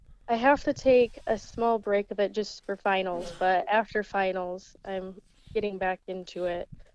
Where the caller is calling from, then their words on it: Michigan, United States; I'm calling from Michigan.